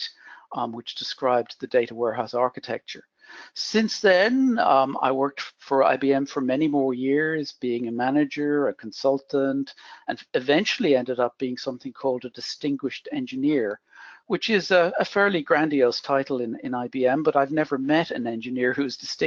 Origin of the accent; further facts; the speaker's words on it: Dublin, Leinster, Ireland; you can probably hear that I'm not South African, or at least the South Africans among the audience will know that instantly. I'm actually Irish, and most of my life was based in Dublin in Ireland.